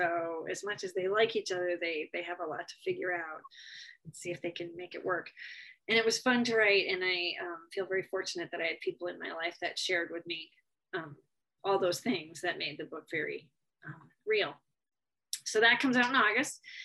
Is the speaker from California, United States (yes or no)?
no; Phoenix, Arizona, United States; So she takes a job and books it to Phoenix. So it was awesome to write a book in my hometown.